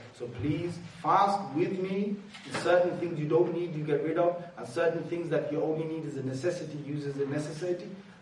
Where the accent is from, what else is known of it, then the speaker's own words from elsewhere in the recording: London, United Kingdom; Okay, we're British, we're Londoners, yes.